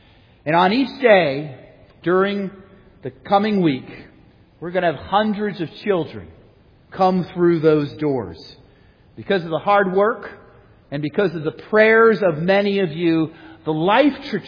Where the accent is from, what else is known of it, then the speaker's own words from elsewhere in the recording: Contoocook, New Hampshire, United States; I remember in my hometown, the little town of Contucook, New Hampshire, right after school got out, that first week, she would direct a vacation Bible school.